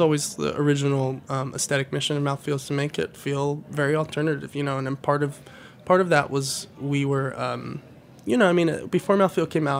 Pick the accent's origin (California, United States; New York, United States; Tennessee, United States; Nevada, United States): Nevada, United States; I grew up in Nevada, and there was a lot of, I grew up around a lot of Mexican-American people